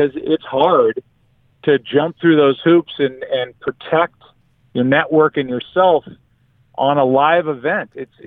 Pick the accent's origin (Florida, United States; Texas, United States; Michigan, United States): Florida, United States; born there; I was born in Florida. I've had plenty of hot drinks.